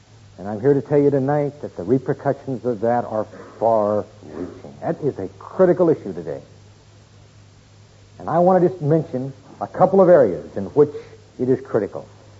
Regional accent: Colorado, United States; I'm from Colorado, and we do some backpacking up in that part of the country, in the high country.

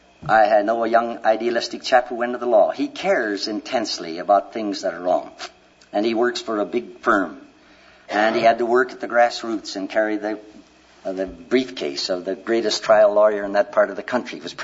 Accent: Minnesota, United States; I come from Minnesota, where we have wonderful football fans

